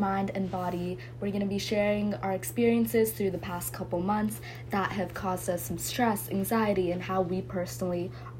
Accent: Texas, United States; I'm from Texas. I'm also 16.

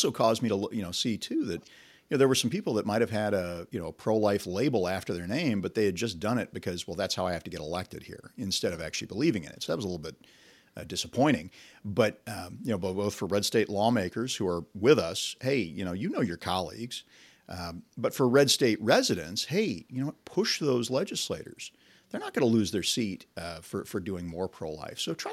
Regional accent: Illinois, United States; I came from Illinois where I've seen people, you know, this issue is very hot in a more blue state.

